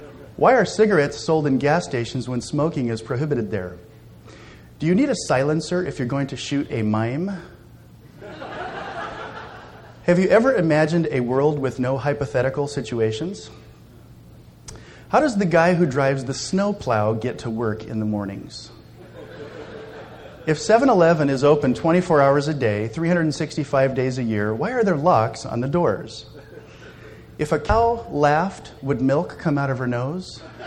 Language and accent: English; Chino, California, United States; It's nice to be back in Chino. I grew up in Chino, graduated from Chino High School.